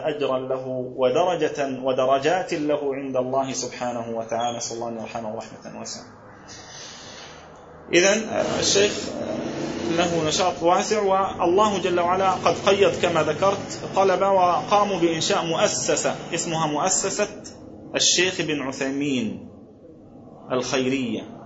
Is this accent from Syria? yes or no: no; Gaza, Gaza Strip, Palestine; يا شيخ أنا من غزة ومن فلسطين يعني